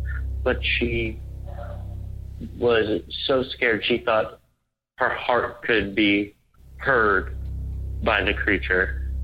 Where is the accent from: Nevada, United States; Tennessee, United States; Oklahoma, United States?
Oklahoma, United States; Edmond; I am from Edmond, Oklahoma.